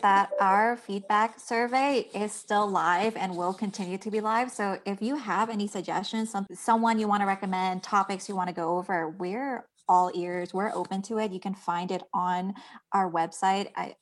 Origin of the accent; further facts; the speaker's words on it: Colorado, United States; So people know I am from Colorado.